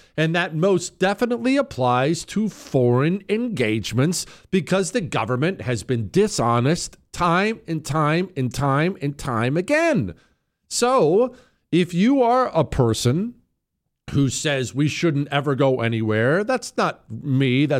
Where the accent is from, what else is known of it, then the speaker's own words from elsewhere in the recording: Texas, United States; I'm from Texas. Half my friends are Mexican.